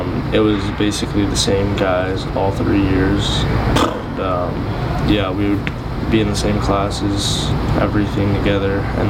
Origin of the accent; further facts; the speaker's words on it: Edmonton, Alberta, Canada; I'm from Edmonton, Alberta.